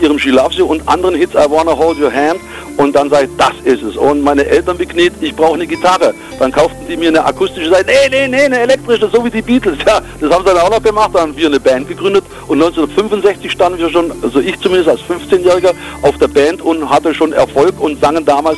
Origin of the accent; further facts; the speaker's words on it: Hamburg, Germany; Ja, aus Hamburg. Ja. Das ist auch gut. Ich bin eigentlich ein Norddeutscher, mehr Norddeutscher wie Süddeutscher.